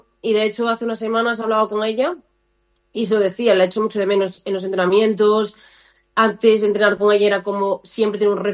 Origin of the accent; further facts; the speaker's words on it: Galicia, Spain; Yo como gallega que soy